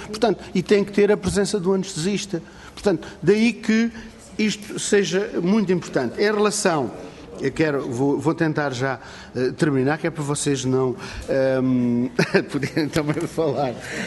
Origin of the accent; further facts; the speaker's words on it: Algarve, Portugal; O Algarve, de facto, é um local paradisíaco, que eu gosto muito de lá viver, porque eu sou algarvio